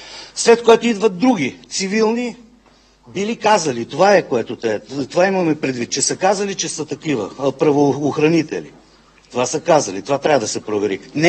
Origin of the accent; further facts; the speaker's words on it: Gabrovo, Gabrovo Province, Bulgaria; born there; По случайност аз пък съм роден в Габрово.